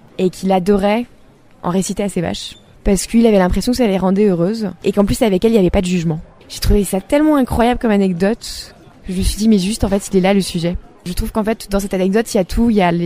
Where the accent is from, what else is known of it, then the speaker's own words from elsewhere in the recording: Brittany, France; Exactement, je suis bretonne.